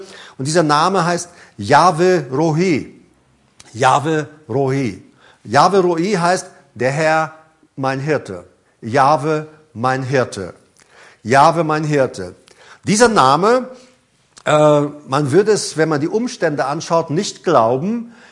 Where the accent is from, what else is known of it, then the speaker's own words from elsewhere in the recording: Paraguay; Ich meine, ich komme ja nun mal aus Paraguay, Südamerika.